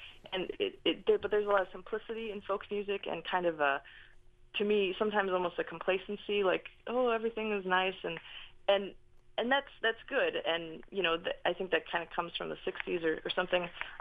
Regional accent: Illinois, United States; And I'm from Lake County, northwest of Chicago, and my dad is a farmer

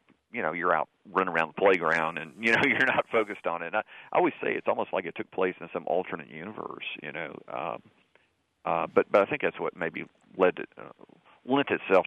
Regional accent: Texas, United States; I grew up in Texas, it's East Texas, and it's very southern. It's not that different from Mississippi.

